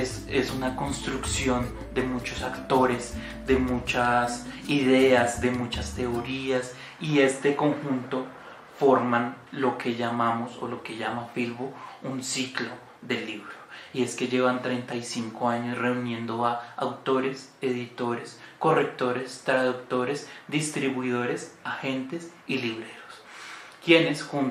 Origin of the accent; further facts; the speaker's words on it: Colombia; la herramienta, digamos, más poderosa con la que tenemos para afrontar este proceso como colombianos.